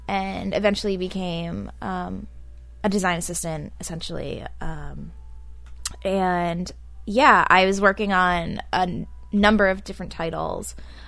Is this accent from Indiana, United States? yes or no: no; Massachusetts, United States; Well, I grew up in Massachusetts, a small town outside of Boston, Cowtown.